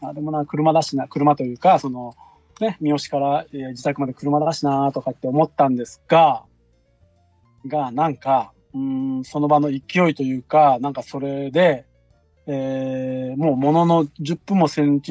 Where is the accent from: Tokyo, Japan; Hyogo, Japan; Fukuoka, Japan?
Fukuoka, Japan; Kanda; うちの田舎って福岡県の神田町ってとこなんですね。で、その隣町が、行く橋市があって